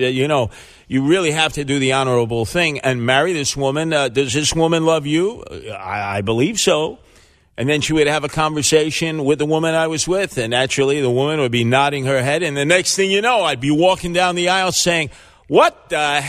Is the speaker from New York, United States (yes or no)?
yes; Brooklyn, New York, United States; It wasn't just that way in our family growing up in Canarsie with my two sisters.